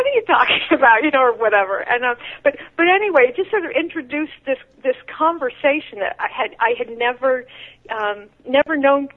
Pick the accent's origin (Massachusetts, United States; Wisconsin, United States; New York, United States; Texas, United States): New York, United States; when I grew up in New York, I was very academic.